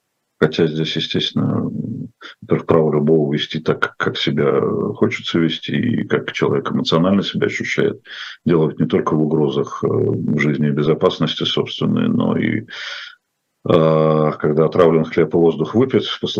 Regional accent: Moscow, Russia; Я не петербуржец, я москвич, но я почувствовал себя дома.

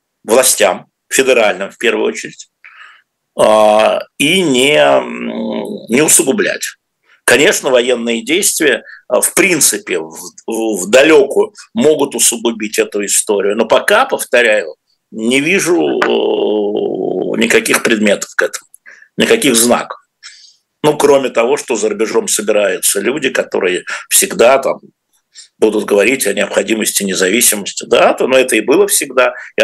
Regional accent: Moscow, Russia; мы москвичи, ну я москвич

